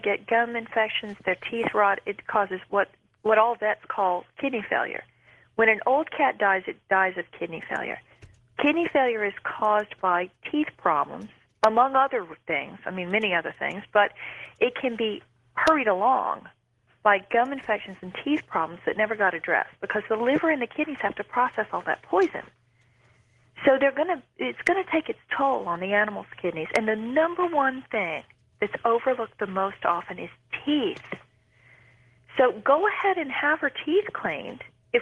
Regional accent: Texas, United States; I'm from Texas, y'all.

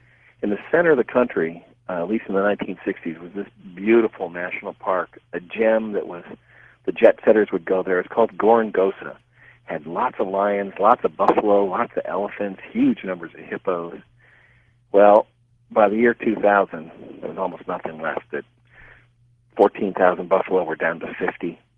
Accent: Toledo, Ohio, United States; I grew up in Toledo, Ohio, on the shores of Lake Erie.

